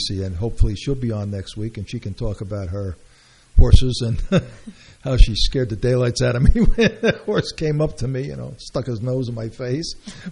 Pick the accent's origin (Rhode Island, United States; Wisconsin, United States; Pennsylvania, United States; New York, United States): New York, United States; Brooklyn; Don't forget, I'm from Brooklyn.